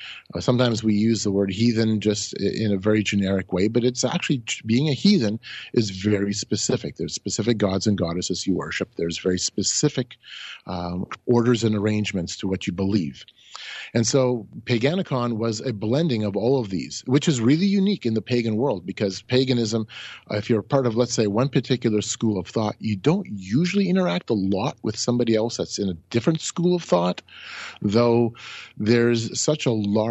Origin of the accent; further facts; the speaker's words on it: Canada; And I said, yeah, I'm from Canada.